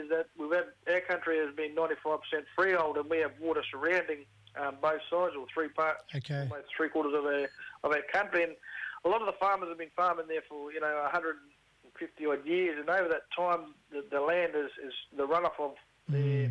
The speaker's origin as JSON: {"language": "English", "region": "South Australia", "country": "Australia", "said": "I'm from the Narunga Nation, which is down in South Australia, about 160 k's northwest of Adelaide."}